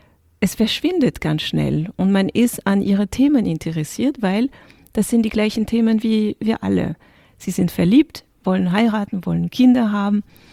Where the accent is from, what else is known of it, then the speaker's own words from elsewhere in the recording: France; weil ich bin ursprünglich in Frankreich aufgewachsen und mein Vater kommt aus dem Senegal, das heißt, ich bin dunkelhäutig, meine Mutter ist Irin.